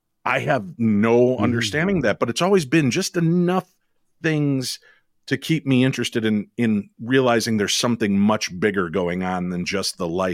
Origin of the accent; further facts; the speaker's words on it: Medina, Illinois, United States; I grew up in Medina, Illinois, couldn't be any more white bread town in any city in the world. But I grew up there, and we had a very haunted little ranch style house.